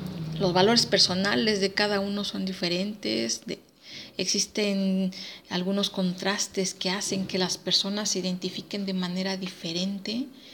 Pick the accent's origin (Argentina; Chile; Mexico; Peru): Mexico; como mexicanos